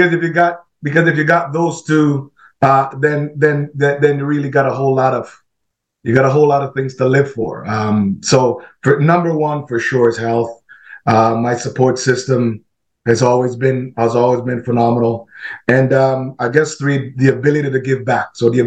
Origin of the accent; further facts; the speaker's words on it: Jamaica; growing up in Jamaica was great. I mean, track and field started for me in Jamaica.